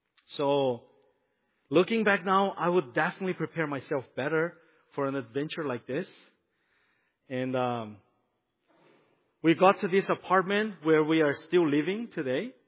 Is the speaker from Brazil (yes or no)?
yes; Brazil; I'm from Brazil, as Pastor Jim said already.